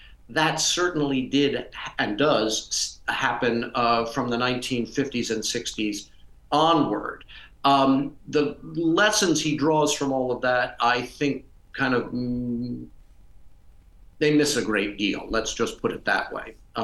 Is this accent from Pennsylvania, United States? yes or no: yes; Philadelphia, Pennsylvania, United States; now in Ohio, United States; I grew up in Philadelphia. I'm a city kid, but I find myself now living in a very small town in the middle of rural Ohio